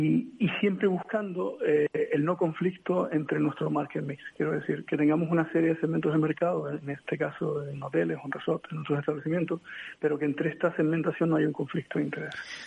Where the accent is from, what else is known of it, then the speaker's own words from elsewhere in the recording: Lanzarote, Canary Islands, Spain; now in Germany; yo soy de Lanzarote, vivo en Alemania y afortunadamente tengo la suerte de vivir en algunos países, incluso algunos continentes.